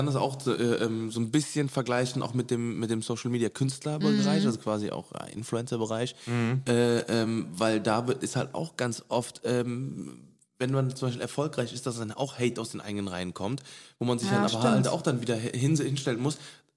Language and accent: German; Cologne, North Rhine-Westphalia, Germany; weil bei uns in Köln, das ist so was Normales hier, weil wir sind hier geboren und aufgewachsen in Köln.